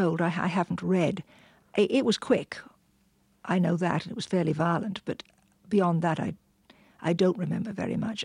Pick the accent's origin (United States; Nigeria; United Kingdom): United Kingdom; London; born or raised there